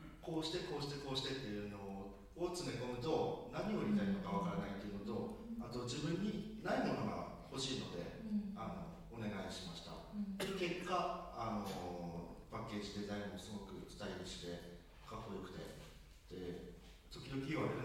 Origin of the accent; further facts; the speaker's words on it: Aomori, Japan; これは地元の青森でもこういう人がいて